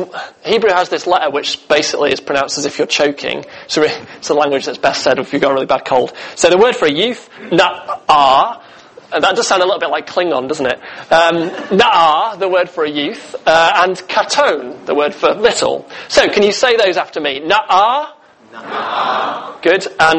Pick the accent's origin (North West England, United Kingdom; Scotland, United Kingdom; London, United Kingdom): North West England, United Kingdom; Stockport; growing up in Stockport, my nearest river was the Mersey, and you certainly wouldn't have wanted to take a bath in there.